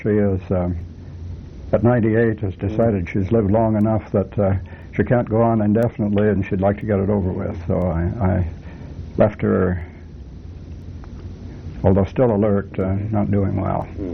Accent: Potlatch, Idaho, United States; also born or lived in Washington, United States; We moved around in the small towns in the Inland Empire area near Spokane. I graduated from high school in Potlatch, Idaho.

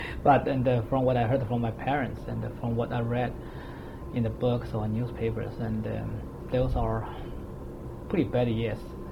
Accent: Nanchang, Jiangxi, China; I try to see what is the earliest thing I remembered.

